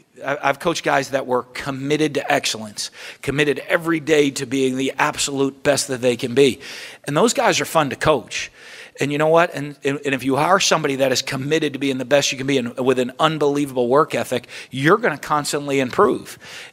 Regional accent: New Hampshire, United States; I grew up in New Hampshire. So it's snowing and it's freezing cold outside

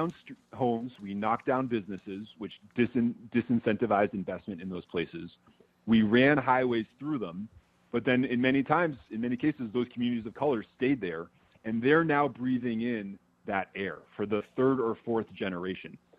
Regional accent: Brookline, Massachusetts, United States; These are the streets that I grew up on in Brookline Village. I mean, literally, we went around my elementary school.

